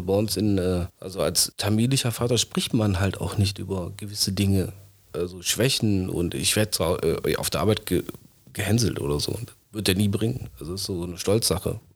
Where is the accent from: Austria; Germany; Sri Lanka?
Sri Lanka; Wir kommen aus Sri Lanka, also viele Tamilen waren auch dort.